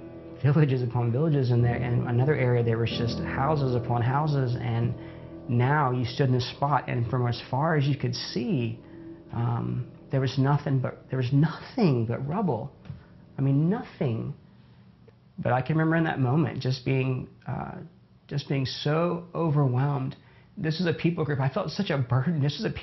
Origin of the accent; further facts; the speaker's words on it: Thailand; also born or lived in India; We are both missionary kids. My wife grew up in Venezuela, and I grew up in Thailand and India, mostly Thailand.